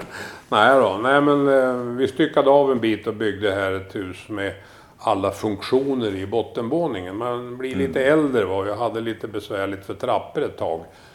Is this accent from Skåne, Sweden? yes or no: no; Skellefteå, Västerbotten County, Sweden; born there; moved away as an adult; Jag är född i Skellefteå. Och flyttade väl därifrån i samband med militärtjänsten 1957.